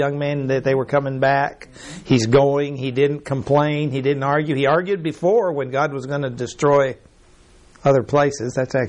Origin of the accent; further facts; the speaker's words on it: Mexico; When I grew up in Mexico, I mean, they stood up like ministers of righteousness.